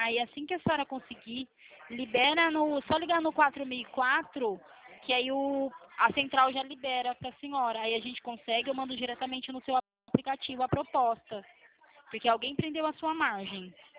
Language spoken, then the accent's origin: Portuguese; Bahia, Brazil; Mas eu sou baiana.